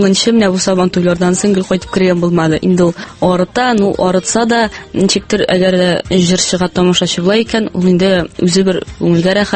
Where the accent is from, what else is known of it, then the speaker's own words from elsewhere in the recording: Balanly, Tatarstan, Russia; also born or lived in Naberezhnye Chelny; Минем туган як Мөслим районы. Тумышым белән Чаллыдан мин, ләкин балачагым инде күбрәк менә Мөслим районында, Баланлы авылында үтте. Ул яклар миңа бик якын.